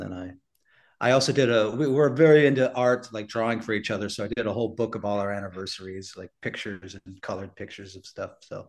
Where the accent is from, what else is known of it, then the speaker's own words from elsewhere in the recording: United States; because she's from Japan, I'm from America.